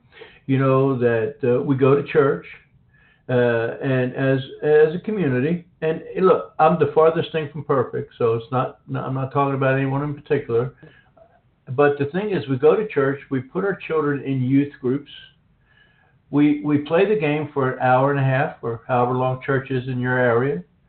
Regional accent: United States; which is kind of embarrassing as an American

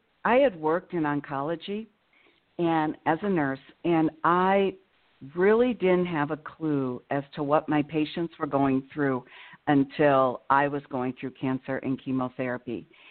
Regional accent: Illinois, United States; born there; now in Madison, United States; I live in Madison, Wisconsin, and that's where I'm calling from. I was born in Illinois.

